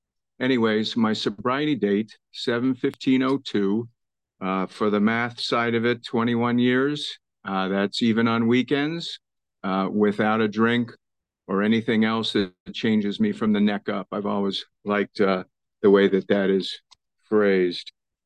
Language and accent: English; California, United States; now in Portland, United States; I'm from Portland, Oregon, originally from the San Francisco Bay Area.